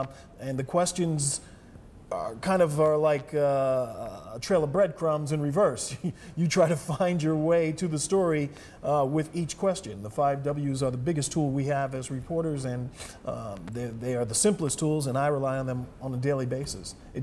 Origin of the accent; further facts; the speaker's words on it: Philadelphia, Pennsylvania, United States; now in Atlanta, United States; I mean, it's a big, small town to me, but then I'm from Philadelphia